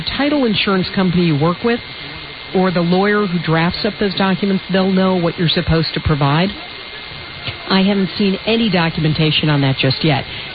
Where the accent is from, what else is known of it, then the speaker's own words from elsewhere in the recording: Chicago, Illinois, United States; Yeah, I understand. I'm from Chicago. I hate it, too.